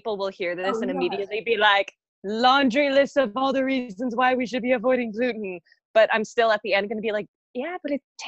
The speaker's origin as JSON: {"language": "English", "country": "Canada", "said": "For me, the problem being Canadian is that I say, you know, like all the time."}